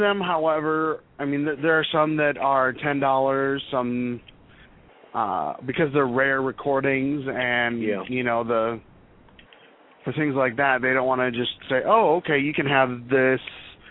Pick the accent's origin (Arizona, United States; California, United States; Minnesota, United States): Minnesota, United States; No, I'm originally from Minnesota, and I'm a huge Vikings fan.